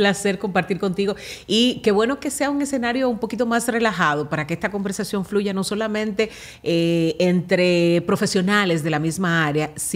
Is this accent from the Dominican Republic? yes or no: yes; Las Matas de Farfán, San Juan, Dominican Republic; tú sabes que yo soy de las Matas de Farfán